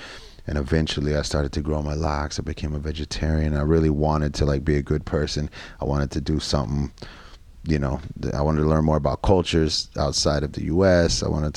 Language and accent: English; Austin, Texas, United States; So growing up in South Texas, so I was born in Austin, and at one point my mom remarried.